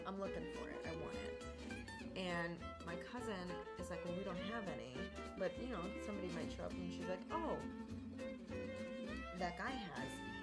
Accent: Florida, United States; I'm from Florida. And like, I don't, it was so bizarre that like that was my catchphrase all night. It was, I'm the cousin from Florida.

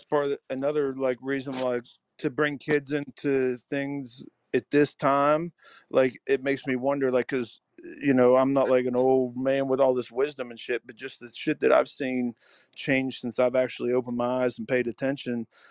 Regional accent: Ohio, United States; Yes, sir. I'm only like a half hour from Pittsburgh. I live right on the border of PA in Ohio.

